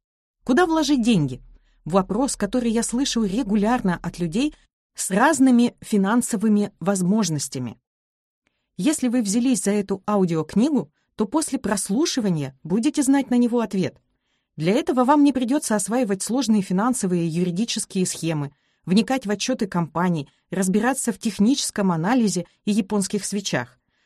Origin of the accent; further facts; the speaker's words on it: Vologda, Vologda Oblast, Russia; born there; Я родилась в Вологде, третьим ребенком из четверых.